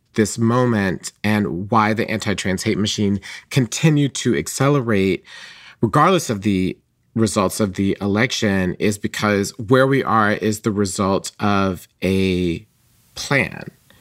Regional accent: Atlanta, Georgia, United States; I was a trans person growing up in Atlanta in the 1980s, and my mom got Essence magazine.

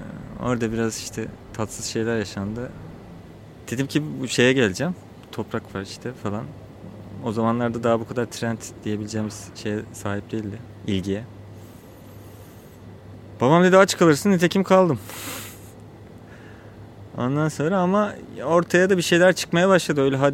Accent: Çatalca, Istanbul, Turkey; Çünkü zamanında beni örseleyen arkadaşlarım Çatalcalıyım diye.

